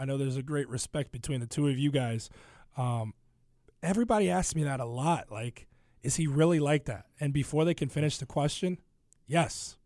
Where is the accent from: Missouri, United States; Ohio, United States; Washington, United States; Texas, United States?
Ohio, United States; now in Chicago, United States; I grew up in Ohio, and Cincinnati's their sports talk radio, but it's not the beast that it is in Chicago. And so the appreciation for it was something I had to develop when I moved here some 15 years ago.